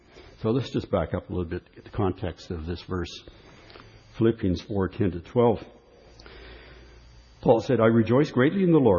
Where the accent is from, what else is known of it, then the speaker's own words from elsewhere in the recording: Canada; That's a right as a Canadian.